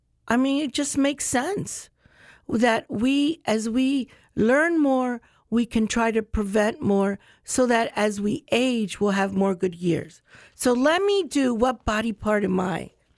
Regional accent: New York, United States; born there; Oh, actually, I was born in New York, but mis padres son de Cuba. My parents are from Cuba.

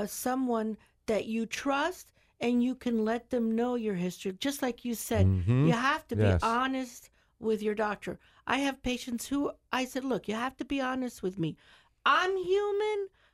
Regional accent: Charlotte County, Florida, United States; So I think that I grew up here in Charlotte County my whole life.

